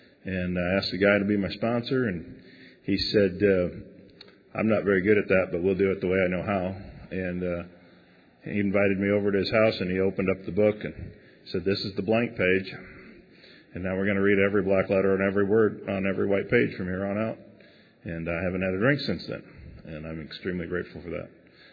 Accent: Fort Dodge, Iowa, United States; I'm from Fort Dodge, Iowa.

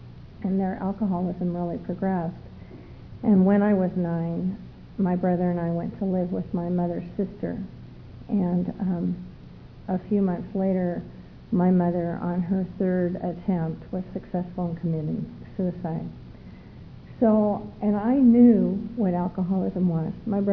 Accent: Detroit, Michigan, United States; I'm an alcoholic from Detroit, Michigan.

